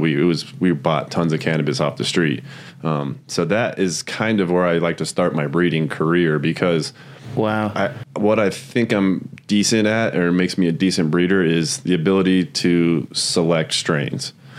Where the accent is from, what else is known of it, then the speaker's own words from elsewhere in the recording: Denver, Colorado, United States; I'm actually from Denver. So I was back home.